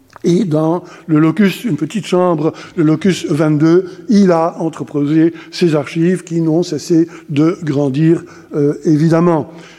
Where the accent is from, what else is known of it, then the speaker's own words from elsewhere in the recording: Belgium; Ça m'a fait fort plaisir, évidemment, en tant que Belge